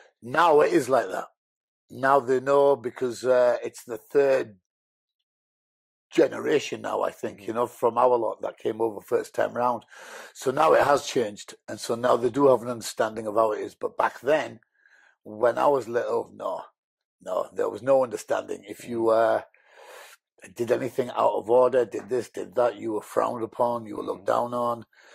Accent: Huddersfield, Yorkshire and the Humber, United Kingdom; English is a second language; I didn't speak any English. Moved to Huddersfield, went to schooling there.

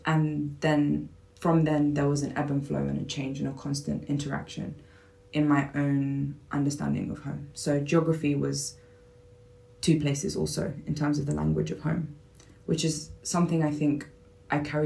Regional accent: London, United Kingdom; So I was born in London, Northwest London, and raised there effectively my whole life, maybe like a year out and back in.

